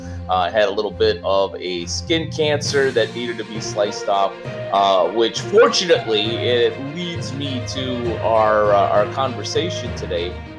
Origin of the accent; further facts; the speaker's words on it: Chicago, Illinois, United States; I'm from Chicago.